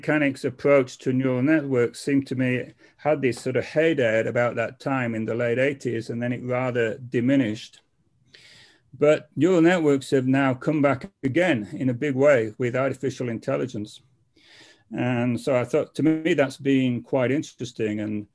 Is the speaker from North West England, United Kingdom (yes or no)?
yes; Lancaster, North West England, United Kingdom; moved away as an adult; also born or lived in London; where I grew up in England was Lancaster, which is a small town. And then I was spent the previous, before going to Santa Cruz, I was 7 years in London.